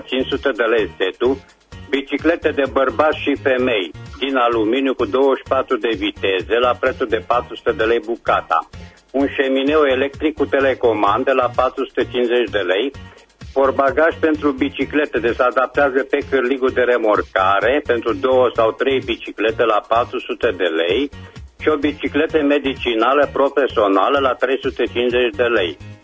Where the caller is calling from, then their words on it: Reșița, Caraș-Severin, Romania; Truncul tău, sunt din Reșița